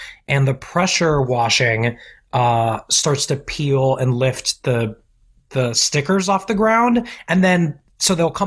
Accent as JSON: {"language": "English", "town": "Orlando", "region": "Florida", "country": "United States", "tie": "born or raised there", "also_born_or_lived": "Staten Island", "said": "Well, oh, wow. I was born in Staten Island."}